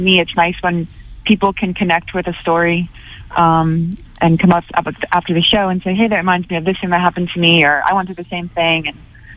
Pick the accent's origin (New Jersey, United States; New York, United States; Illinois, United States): New Jersey, United States; I'm from New Jersey.